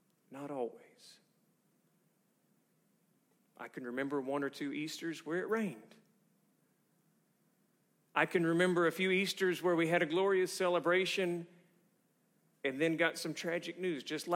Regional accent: Chattanooga, Tennessee, United States; I saw that my hometown of Chattanooga was already under siege.

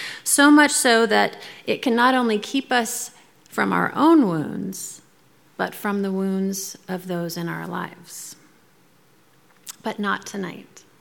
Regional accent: Spokane, Washington, United States; I grew up in Spokane

